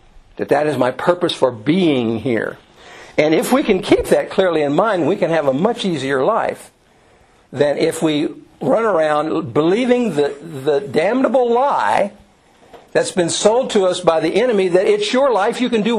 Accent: Louisville, Kentucky, United States; I grew up in Louisville, Kentucky.

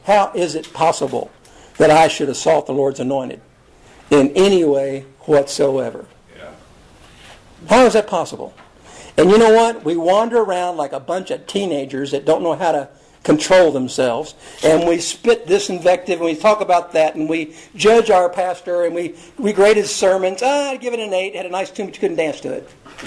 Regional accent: United States; But, you know, we're Americans, and we're from the West, and we like to lynch our own people.

